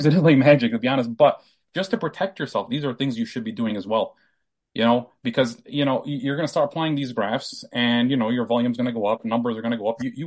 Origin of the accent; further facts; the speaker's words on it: Detroit, Michigan, United States; I'm from the Detroit area, so we get similar weather.